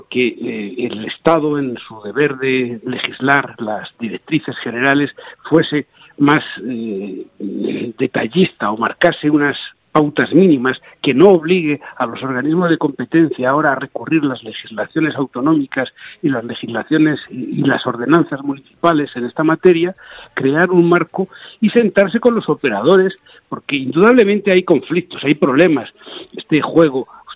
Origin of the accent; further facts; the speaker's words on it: Region of Murcia, Spain; ocurra en Murcia, de donde vengo, lo pagamos todos los españoles